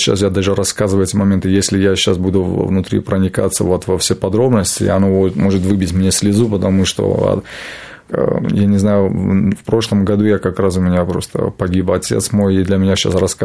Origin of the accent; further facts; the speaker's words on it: Armenia; потому что мы, армяне, считаем, что когда ты родился армянином, ты уже христианин